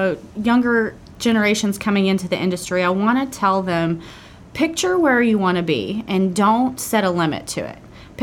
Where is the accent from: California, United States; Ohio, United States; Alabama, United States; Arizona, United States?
Alabama, United States; I grew up in South Alabama, and traditionally, women in the South were not pushed to pursue technical career paths.